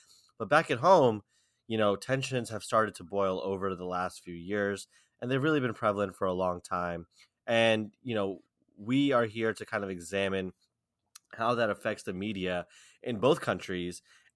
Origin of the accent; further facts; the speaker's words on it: New York, United States; So Maz and I are both Pakistani, but, you know, we grew up here in the States. We grew up here in the U.S. I was born in New York.